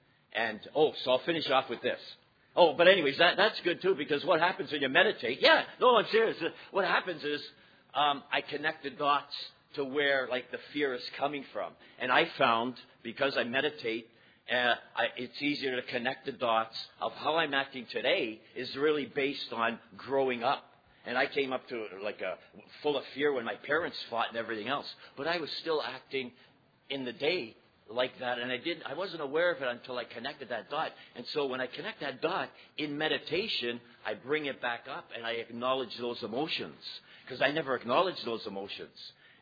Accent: Toronto, Ontario, Canada; I'm an alcoholic, a member of the Beaches Group. … I'm from Toronto.

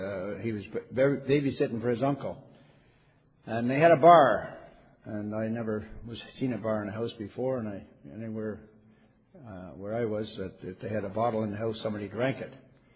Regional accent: Montreal, Quebec, Canada; now in Toronto, Canada; I'm an alcoholic. I'm a member of the Half Century Group in Toronto. But in actual fact, I was born in Montreal. So I'm called

